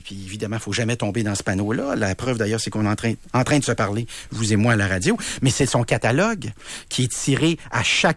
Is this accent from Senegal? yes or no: no; Quebec City, Quebec, Canada; quand je racontais que je venais de Québec, c'était une ville de perdants.